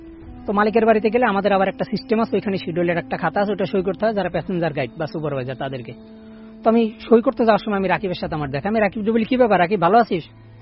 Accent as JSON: {"language": "Bangla", "town": "Khulna", "region": "Khulna Division", "country": "Bangladesh", "said": "যেহেতু আমার বাড়ি খুলনা, যারা খুলনার বাসিন্দা বা খালিশপুরের বাসিন্দা তারা বাস্তহরা চিনবেন"}